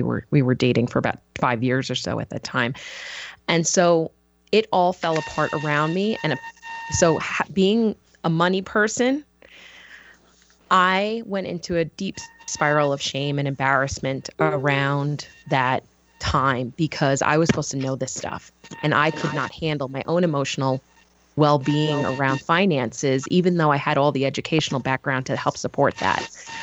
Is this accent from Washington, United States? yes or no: no; New York, United States; now in Colorado, United States; I grew up in New York, and I went to business school to work in finance and work down on Wall Street